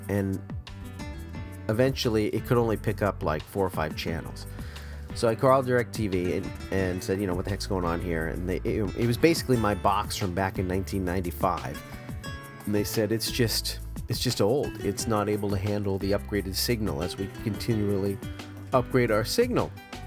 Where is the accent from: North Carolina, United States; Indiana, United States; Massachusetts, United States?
Massachusetts, United States; now in San Jose, United States; Yeah, I'm out here in the California, the San Jose Bay Area. And I grew up in Massachusetts, as you know. And I'm a big Boston sports fan.